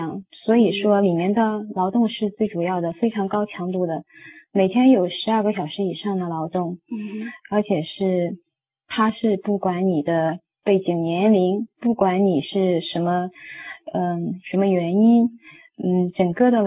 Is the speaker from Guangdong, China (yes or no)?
no; Jinan, Shandong, China; 我们家乡是山东济南